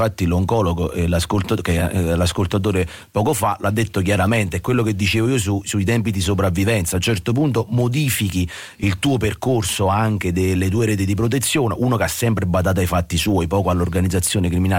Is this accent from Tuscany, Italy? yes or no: no; Naples, Campania, Italy; Da napoletano ti posso dire che non c'è un problema né endemico né etnico di popolo rispetto alla presenza mafiosa